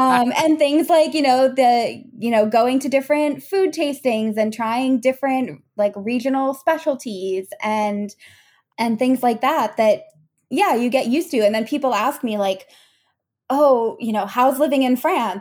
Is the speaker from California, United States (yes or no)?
no; Massachusetts, United States; it was already hard to understand when I lived there, because I come from Massachusetts, like, which is has very strong gun laws and all of that.